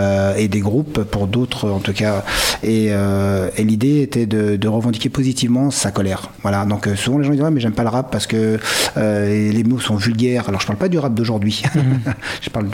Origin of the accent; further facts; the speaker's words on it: France; also born or lived in Madagascar; siciliano d'un côté, malgache de l'autre. Je suis né à Madagascar, mais j'ai grandi en France.